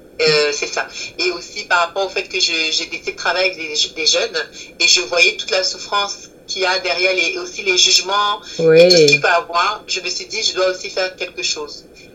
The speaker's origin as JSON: {"language": "French", "country": "Cameroon", "said": "Je suis originaire du Cameroun."}